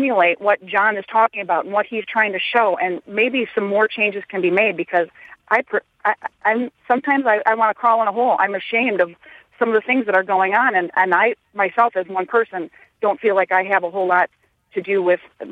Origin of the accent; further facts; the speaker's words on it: Mequon, Wisconsin, United States; For example, I grew up in Mequon.